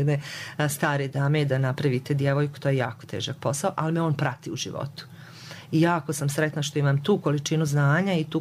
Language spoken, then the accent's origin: Bosnian; Herzegovina, Bosnia & Herzegovina; ja sam porijeklom južnih krajeva Bosne i Hercegovine, pa smo živjeli evo ovdje u ovim krajevima